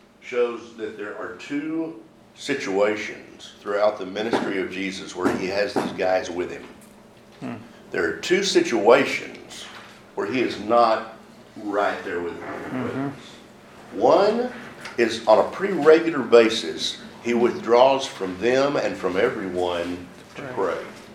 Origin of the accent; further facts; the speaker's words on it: Victoria, Texas, United States; also born or lived in Brownsville / Harlingen; And we lived in Victoria until I was 10. Then we moved back down to Harlingen. I was born in Brownsville, but we moved back down to Harlingen. From the time I was 2 to 10, we lived in Victoria.